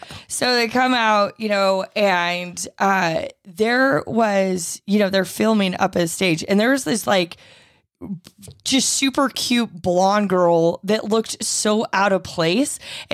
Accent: Reno, Nevada, United States; so I grew up in Reno from the time I was about 8 to when I went to college. And I really haven't been back much.

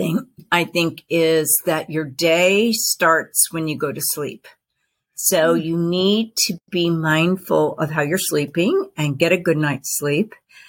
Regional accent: Texas, United States; First of all, I grew up in Texas, and my mother was all about feeding us naturally.

